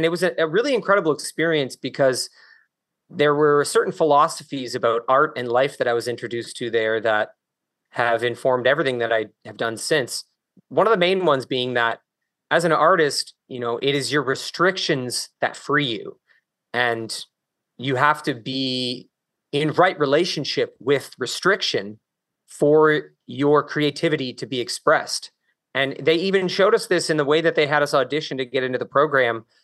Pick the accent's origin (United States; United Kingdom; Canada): Canada; Calgary, Alberta; born there; So I was born in Western Canada, out west in Alberta. So I was actually born in Calgary.